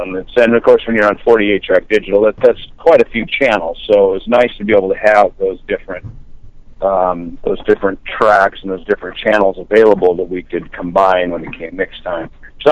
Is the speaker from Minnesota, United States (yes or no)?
yes; Minnesota, United States; I actually brought Dave back to the farm where I grew up in Minnesota